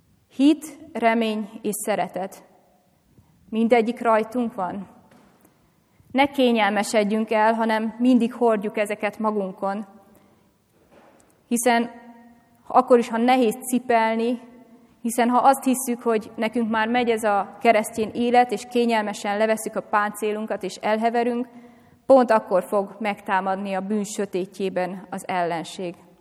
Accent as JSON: {"language": "Hungarian", "region": "Great Hungarian Plain", "country": "Hungary", "said": "Én alföldi vagyok, úgyhogy ismerek kellemesebb elfoglaltságokat is"}